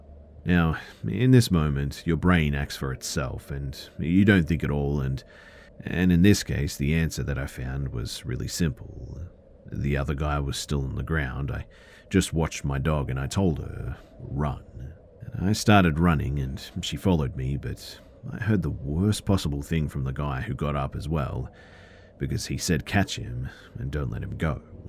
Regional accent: France; English is a second language; Please forgive me too if anything I said was spoken a little bit weird, as like I said, I am from France.

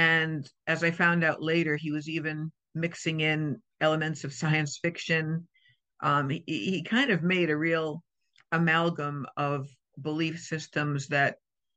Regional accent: Connecticut, United States; also born or lived in Boston; now in New York, United States; No, I was born and raised in Boston, but when my mother joined the cult, we did move to Connecticut. I was born in Boston. I was raised more in Connecticut, and then I moved to New York in 1996.

